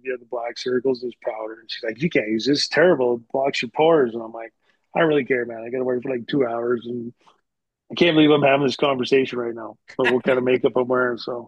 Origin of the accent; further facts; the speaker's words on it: Canada; Growing up in Canada, well, anywhere, Boston, like any sports town, man.